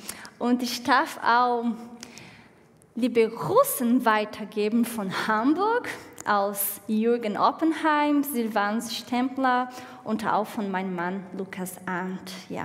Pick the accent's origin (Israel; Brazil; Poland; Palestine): Brazil; German is a second language; Ich bin Brasilianerin und ich komme aus total anderer Welt.